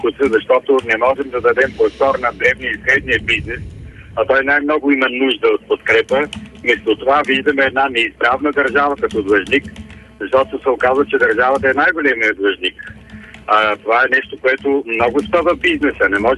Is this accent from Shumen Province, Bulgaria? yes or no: no; Sofia, Sofia City, Bulgaria; тъй като аз съм кореняк софиянец